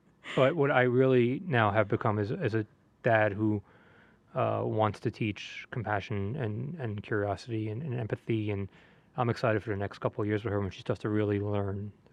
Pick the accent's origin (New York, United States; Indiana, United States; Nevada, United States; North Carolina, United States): New York, United States; And I think growing up in New York, it's not like everyone's like, oh, a deep dish in Chicago or New York, like slice.